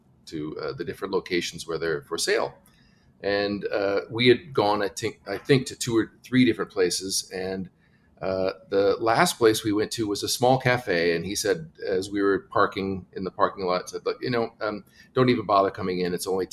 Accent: Iowa, United States; I was born in Iowa. I'm a native Iowan, and I pay attention to all things Iowan. I'm still in love with my state, and I come back often to visit.

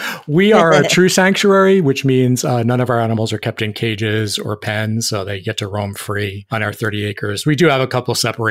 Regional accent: New York City, New York, United States; We were living in the city of Fort Myers. I'm actually from New York City, so talk about a big switch.

